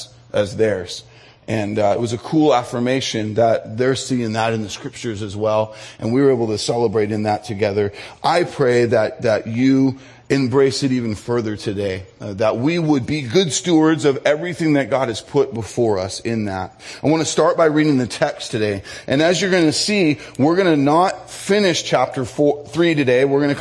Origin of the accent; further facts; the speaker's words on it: California, United States; a pastor that pastored over me at my home church growing up in Orange County.